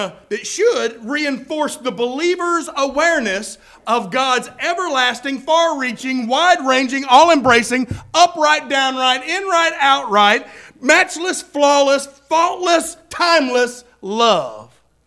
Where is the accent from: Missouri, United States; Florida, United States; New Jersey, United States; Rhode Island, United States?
Florida, United States; now I came from Florida and I know that ain't nowhere like Alabama, amen?